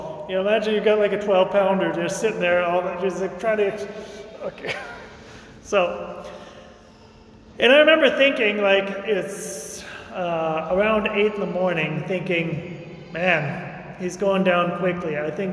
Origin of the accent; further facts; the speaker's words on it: Seattle, Washington, United States; I'm from Seattle, Washington, West Coast.